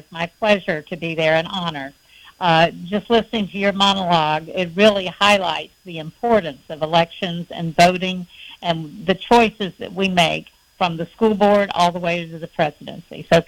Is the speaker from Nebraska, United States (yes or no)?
no; Florida, United States; But I was from Duval County